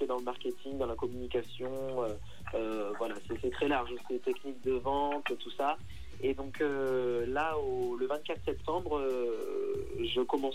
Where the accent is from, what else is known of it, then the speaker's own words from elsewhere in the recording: Bordeaux, Nouvelle-Aquitaine, France; J'ai 18 ans et je viens de Bordeaux.